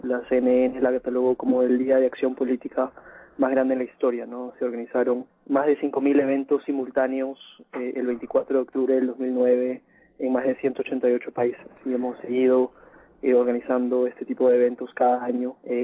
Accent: Lima, Peru; yo crecí, soy de Lima, de Perú, y crecí en Lima, en una ciudad de 9 millones de habitantes, pero mis padres son de la sierra. Mi papá es de un área que se llama el Callejón de Huaylas

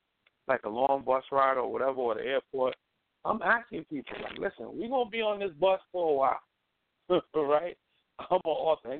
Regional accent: Brooklyn, New York, United States; born there; I was born in Kings County Hospital.

